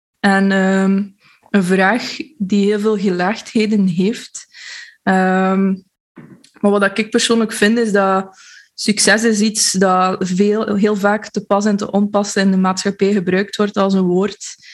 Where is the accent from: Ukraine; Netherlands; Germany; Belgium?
Belgium; Flanders; Ik kom uit West-Vlaanderen, dus ik hoop dat ik mijn vette E een klein beetje kan wegsteken in dit gesprek en dat het verschil tussen G en H ook duidelijk is, maar ik doe mijn best. Ik ben bijna 30